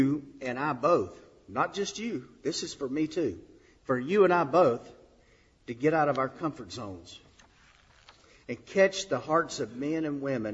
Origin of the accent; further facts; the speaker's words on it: Georgia, United States; I am from Georgia where it gets very hot.